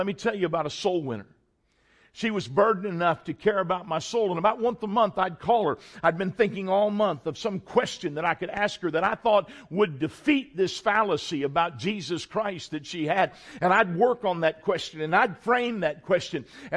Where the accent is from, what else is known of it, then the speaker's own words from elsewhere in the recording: United States; I was not raised in some foreign country. I was not raised in some pagan land. I was raised right here in the United States of America